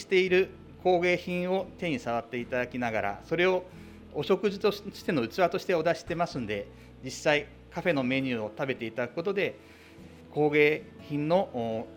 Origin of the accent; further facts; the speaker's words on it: Setagaya, Tokyo, Japan; 私の生まれが世田谷区梅ヶ丘なので、馴染み深い地元でオープンしたいと思いました。